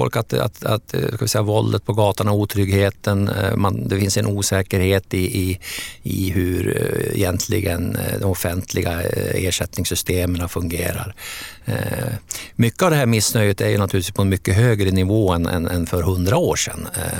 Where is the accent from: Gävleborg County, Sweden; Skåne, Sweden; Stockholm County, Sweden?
Gävleborg County, Sweden; Hamrången; Men ändå, vi är rätt långsinta där uppe i Hamrången, va?